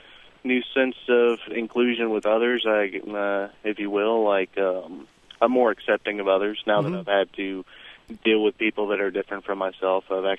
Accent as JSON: {"language": "English", "region": "Georgia", "country": "United States", "tie": "born or raised there", "lives_now": "Augusta, United States", "said": "I was born and raised in Forsyth County, and I moved from there to Augusta, Georgia when I was about 18"}